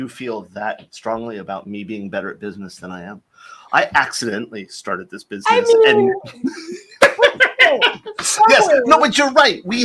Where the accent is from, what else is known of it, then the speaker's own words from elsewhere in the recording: Florida, United States; Yeah. So I mean, I grew up in Florida. We didn't have that stuff.